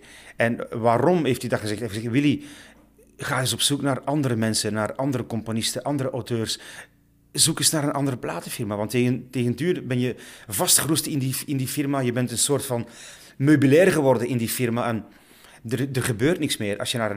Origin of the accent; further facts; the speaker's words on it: Brussels area, Belgium; Ik ben in de buurt van Brussel opgegroeid. Ik ben perfect tweetalig.